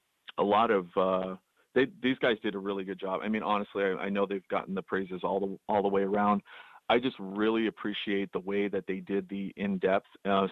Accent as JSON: {"language": "English", "town": "Billings", "region": "Montana", "country": "United States", "said": "From Billings, Montana."}